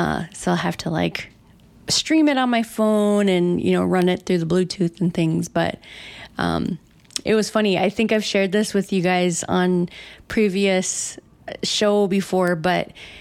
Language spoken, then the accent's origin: English; Red Lake, Minnesota, United States; accent: Red Lake; I started really laying it on thick with my Red Lake accent, and I started reading the book like I was, you know, from Red Lake, really.